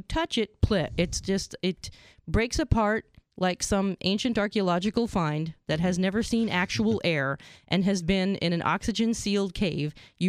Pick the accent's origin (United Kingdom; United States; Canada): Canada; Where I grew up in Canada, and they had this thing called Tiger ice cream.